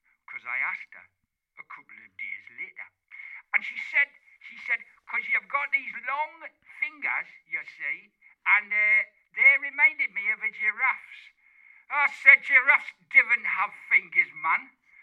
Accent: Gateshead, North East England, United Kingdom; I'm from Gateshead. On the other side of the town.

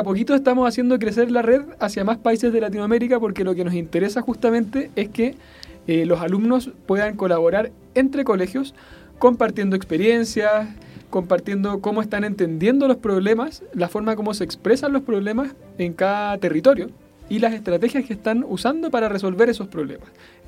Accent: Chile; accent: Chilean; now in Mexico; Yo soy chileno, como habrás notado por mi acento.

